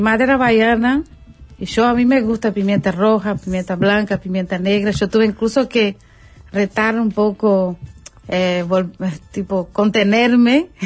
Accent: Minas Gerais, Brazil; si yo digo a cualquier persona brasileña así, yo soy de Minas Gerais, ya consideran que es buena la comida.

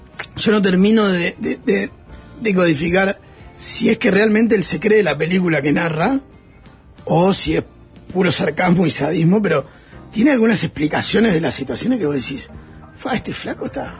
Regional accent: Argentina; Esto es para que vean cómo somos los argentinos.

